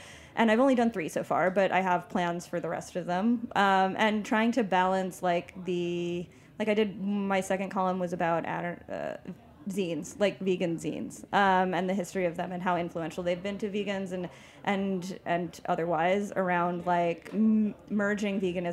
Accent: New York, United States; I come from Long Island. Like, that is, like, oysters are from there.

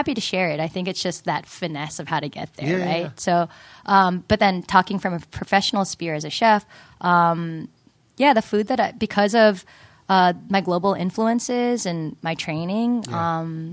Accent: California, United States; he'll ask me where I'm from, and I'm like, I'm from California, dude.

